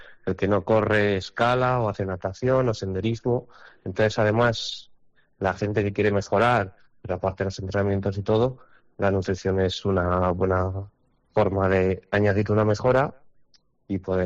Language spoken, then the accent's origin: Spanish; Soria, Castile and León, Spain; vine a Soria, que es de donde soy, para empezar un poco aquí mi proyecto de ser nutricionista